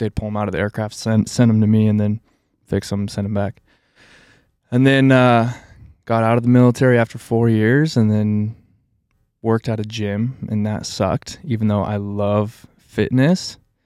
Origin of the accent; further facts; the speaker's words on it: Idaho, United States; I think born and raised in Idaho.